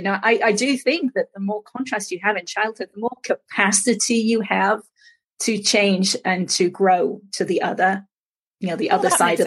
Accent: England, United Kingdom; born or raised there; also born or lived in Cornwall

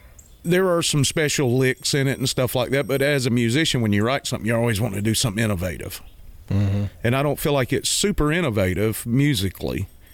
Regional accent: Georgia, United States; I grew up in Sumter County, Georgia, where Jimmy Carter's from.

